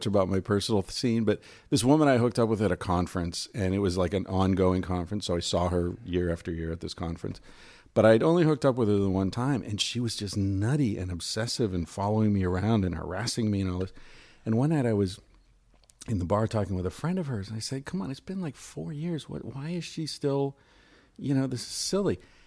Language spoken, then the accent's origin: English; Ireland; I'm Irish.